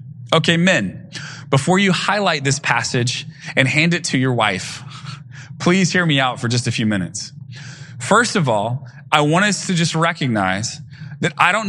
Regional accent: Texas, United States; And I got to tell you, growing up in East Texas, I had several pastors who would point to this passage

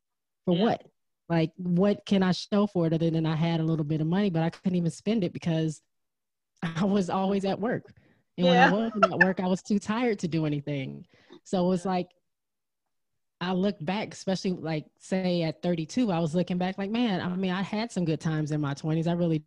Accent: Michigan, United States; I'm from Michigan, going to college in Texas.

